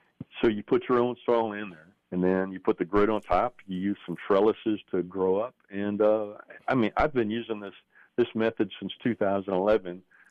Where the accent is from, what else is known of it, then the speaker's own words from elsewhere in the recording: Wilmington, Delaware, United States; Typically, I grew up in Wilmington, Delaware, so kind of up in your neck of the woods.